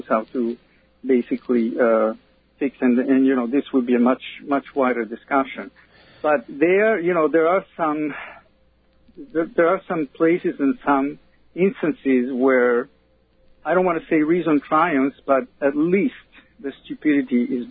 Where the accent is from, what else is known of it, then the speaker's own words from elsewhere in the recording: Italy; Personally, I'm from Italy